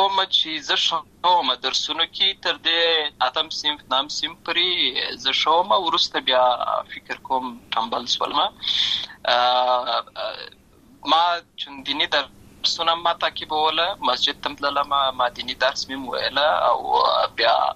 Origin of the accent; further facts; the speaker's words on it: Lashkar Gah, Helmand, Afghanistan; born there; زه په اصل کې د ورزګان ولایت یم اما زه په هلمند ولایت د شکرګاه کې پیدا شوی یم